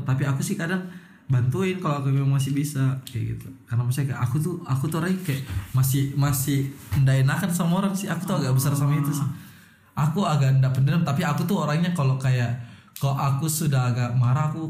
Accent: Kalimantan, Indonesia; kalau di daerahku tuh di Kalimantan

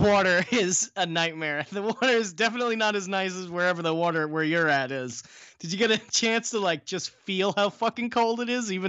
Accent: Queens, New York, United States; as somebody who is from the city, I'm from Queens.

